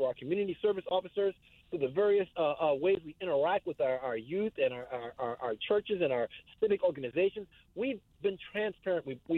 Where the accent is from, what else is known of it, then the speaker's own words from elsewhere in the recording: Hartford, Connecticut, United States; I love Connecticut. This is my home state. Hartford is my hometown.